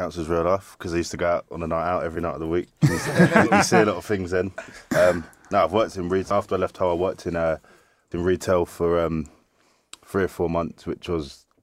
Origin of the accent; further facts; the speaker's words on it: London, United Kingdom; But like growing up in London, a lot of lads I know have gone on to make a lot of money.